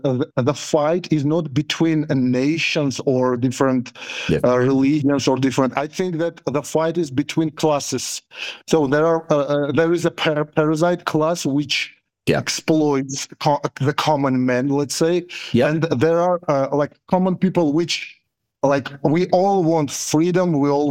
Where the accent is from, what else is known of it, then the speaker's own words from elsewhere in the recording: Georgia; I was born in Georgian Republic, a part of Soviet Union.